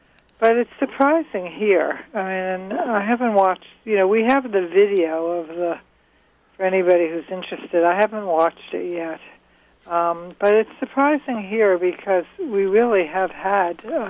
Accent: New England, United States; born there; I grew up in... Yeah. I was born in New England.

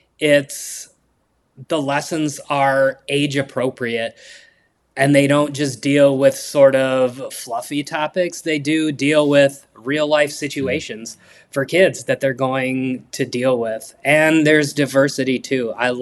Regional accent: Kalamazoo, Michigan, United States; Yeah, I grew up in Southwest Michigan in the Kalamazoo area.

